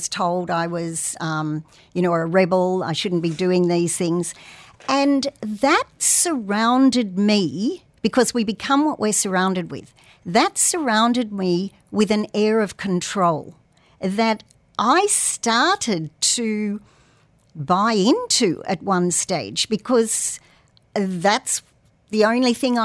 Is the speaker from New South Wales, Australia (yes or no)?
yes; Sydney, New South Wales, Australia; I hail from Sydney originally